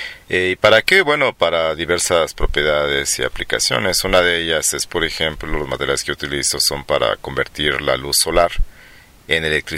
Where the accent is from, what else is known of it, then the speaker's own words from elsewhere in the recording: Mexico; una comedia de la vida que tenemos todos los mexicanos diariamente, ¿no?